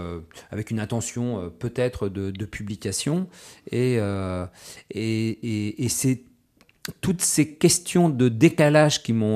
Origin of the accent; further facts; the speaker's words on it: France; moi je suis français, donc j'ai été élevé dans le christianisme. Aujourd'hui, je dirais pas que je suis chrétien